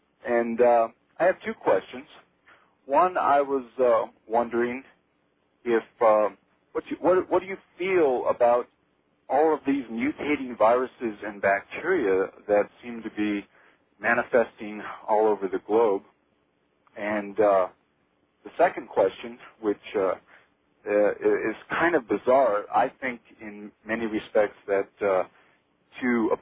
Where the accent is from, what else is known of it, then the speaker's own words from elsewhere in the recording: Silver City, New Mexico, United States; I'm from Silver City, New Mexico.